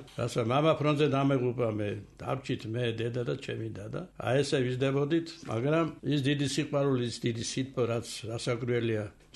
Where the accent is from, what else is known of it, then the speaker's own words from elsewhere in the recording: Tbilisi, Georgia; და არა მარტო მე გავიზარდე იქ, არაჩვეულ და ძვირფასი ფირფასით თბილისელები იზრდებოდნენ.